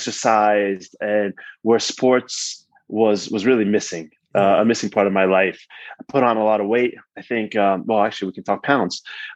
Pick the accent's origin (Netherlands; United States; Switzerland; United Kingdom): Switzerland; Lausanne, Vaud; so I grew up in Switzerland, in the French-speaking part of Switzerland, in Lausanne.